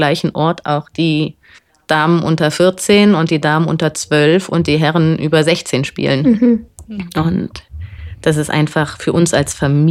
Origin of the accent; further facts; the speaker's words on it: Berlin, Germany; Ich bin aus Berlin in der Berliner Turnerschaft